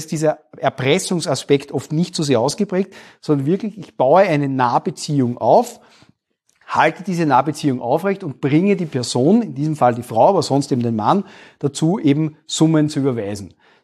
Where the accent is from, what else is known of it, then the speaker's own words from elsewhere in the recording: Austria; bei uns in Österreich